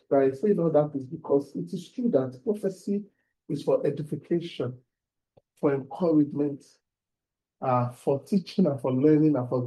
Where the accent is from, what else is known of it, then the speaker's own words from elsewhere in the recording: Ibadan, Oyo, Nigeria; I moved to the city. When I was growing up in the Ibadan area, almost all the churches were Christ Apostle Church.